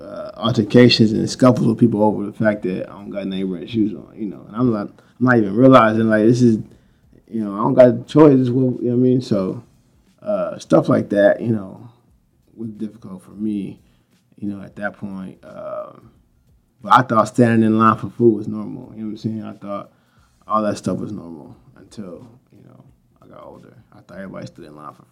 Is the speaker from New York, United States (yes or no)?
no; Oklahoma City, Oklahoma, United States; I'm from Oklahoma City. I grew up on the east side.